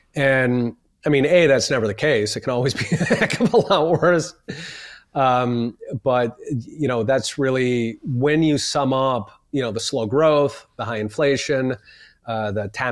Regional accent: Philadelphia, Pennsylvania, United States; Like I grew up in Philadelphia

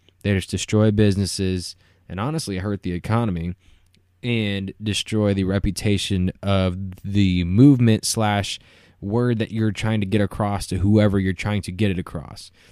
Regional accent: Brenham, Texas, United States; protests have came down to my hometown of Brenham, Texas.

